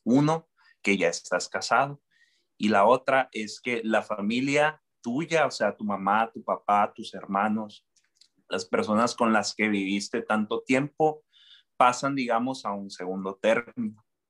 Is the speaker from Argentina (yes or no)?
no; Ciudad Obregón, Sonora, Mexico; Tengo 27 años, soy de Ciudad Obregón, Sonora, México. Para las personas que no conocen, es al norte de México